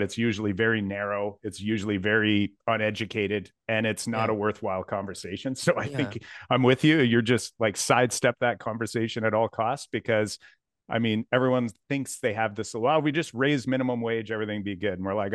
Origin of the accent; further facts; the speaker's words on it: Canada; personally, as a Canadian, I don't really want to give anything up either